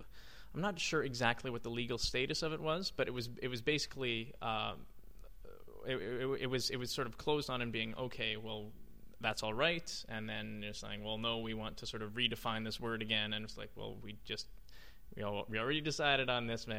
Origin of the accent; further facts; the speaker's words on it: Canada; Like it's kind of scary for me personally as a Canadian to watch some news thing